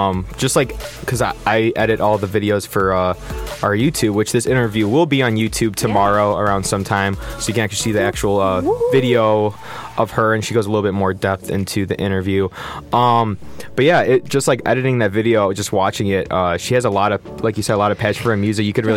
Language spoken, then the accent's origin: English; Bloomington, United States; born and raised in Bloomington, too.